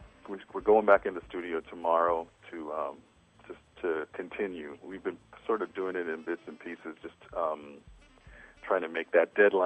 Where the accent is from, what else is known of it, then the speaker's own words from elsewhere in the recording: U.S. Virgin Islands; he was born in the Virgin Islands, which is my hometown.